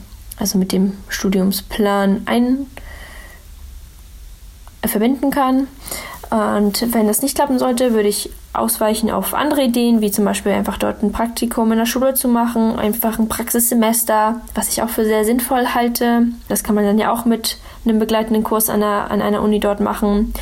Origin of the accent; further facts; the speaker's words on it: Schleswig-Holstein, Germany; ich bin 22 Jahre alt. Ich komme hier aus dem Kreis Schleswig-Flensburg